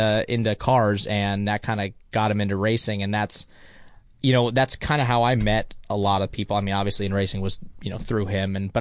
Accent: Carmel, California, United States; also born or lived in Los Angeles; So I was born here in LA. I grew up in Carmel, like literally by Laguna Seca.

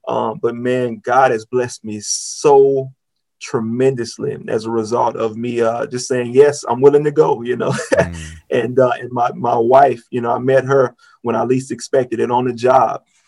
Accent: Vicksburg, Mississippi, United States; So I'm originally from Vicksburg, Mississippi. And went to high school and everything else there, transitioned to college at Alcorn State University, which is also in Mississippi

